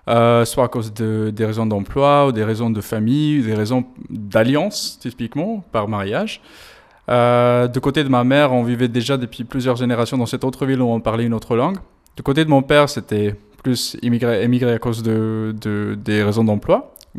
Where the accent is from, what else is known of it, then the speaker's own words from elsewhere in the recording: Bangalore, Karnataka, India; first language Tamil; French is a second language; Ma langue maternelle, c'est le tamoul. C'est ce qu'on parle entre la famille. Mais la ville où j'ai grandi, c'est la ville qui s'appelle Bangalore